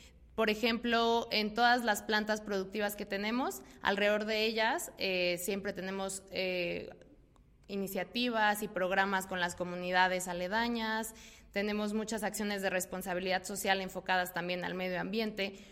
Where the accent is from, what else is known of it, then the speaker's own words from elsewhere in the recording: Mexico; somos muchísimos mexicanos, entre todos podemos hacer muchas cosas